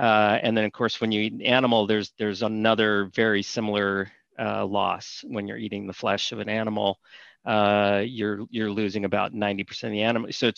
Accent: Chicago, Illinois, United States; I grew up in Chicago, so I was used to the prairies, and, you know, drive outside Chicago and it is flat

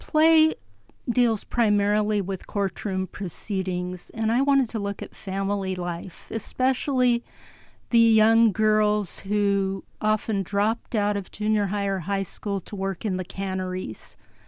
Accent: Los Angeles, California, United States; Well, I grew up in the neighborhood where it happened. I grew up in Northeast Los Angeles, not far from the armory

